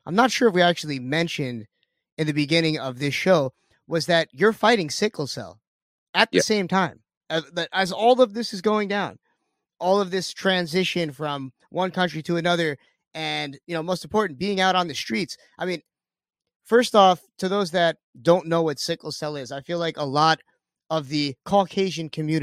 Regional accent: New York, United States; accent: Long Island; It's my Long Island accent, or just my dumb person accent.

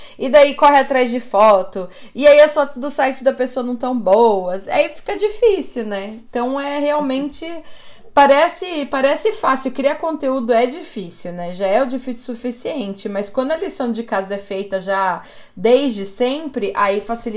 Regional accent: Sorocaba, São Paulo, Brazil; Para quem não sabe, eu sou de Sorocaba, sou do interior de São Paulo.

